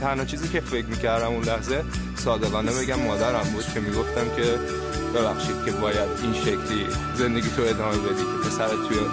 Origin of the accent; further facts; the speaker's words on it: Tehran, Tehran Province, Iran; moved away as an adult; now in Sweden; از تهران میام، 26 سالمه و تقریبا 6 ساله که سوئد زندگی میکنم.